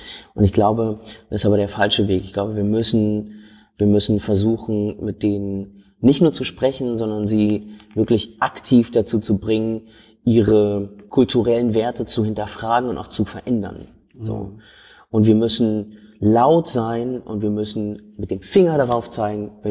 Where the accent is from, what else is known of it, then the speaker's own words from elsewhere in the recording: Berlin, Germany; ich bin in Schöneberg groß geworden.